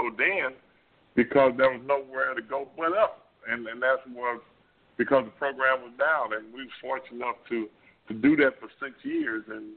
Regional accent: Zachary, Louisiana, United States; and Cheneyville High School and growing up in Zachary.

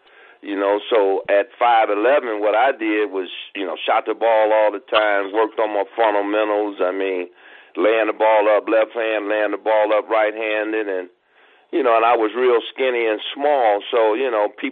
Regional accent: Detroit, Michigan, United States; And David was playing in my hometown, Detroit, and he scored 73.

